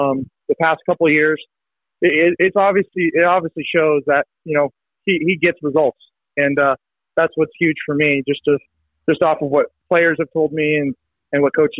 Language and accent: English; West Coast, United States; Yeah, I'm from the West Coast. I got family out in the East Coast.